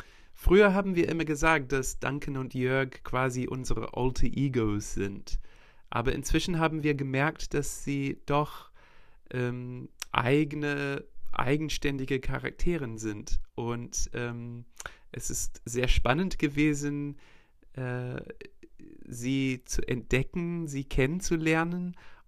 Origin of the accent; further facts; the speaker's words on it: Wellington, New Zealand; German is a second language; now in Germany; Ich komme aus Neuseeland, bin in Wellington geboren